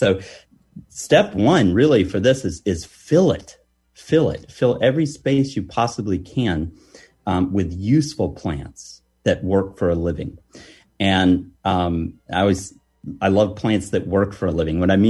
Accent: North Carolina, United States; where I grew up in Allegheny County, North Carolina

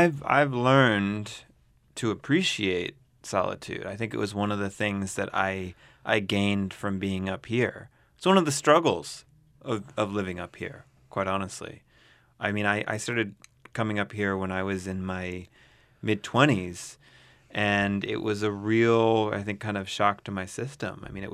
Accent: California, United States; I'm from California. I kind of love the heat

